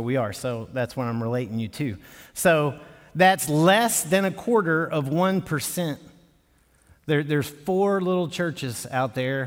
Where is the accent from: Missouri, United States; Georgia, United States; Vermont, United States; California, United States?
Georgia, United States; Atlanta; born there; also born or lived in Dallas, Texas / Tennessee; now in Arizona, United States; I was born in Atlanta. I lived in Texas for a while. I lived in Dallas in the late 70s, mid 80s. Throughout those years, moved to Tennessee for some time, and now I'm in Arizona. So I kind of call myself a Southern mutt